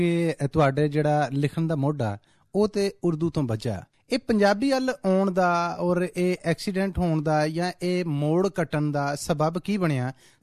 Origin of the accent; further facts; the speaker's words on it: Punjab, Pakistan; ਅਸੀਂ ਲਹਿੰਦੇ ਪੰਜਾਬ ਦੇ ਵਾਸੀ ਜਾਂ ਤਗੜੇ ਪੰਜਾਬੀ ਆ ਜਿਹੜੇ